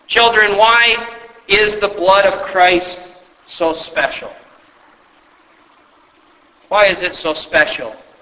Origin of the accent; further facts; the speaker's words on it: United States; I know I'm an American, but you get the point.